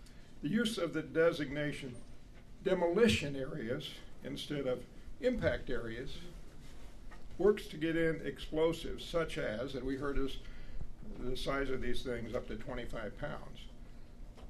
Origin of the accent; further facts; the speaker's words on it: Colorado Springs, Colorado, United States; I'm from Colorado Springs.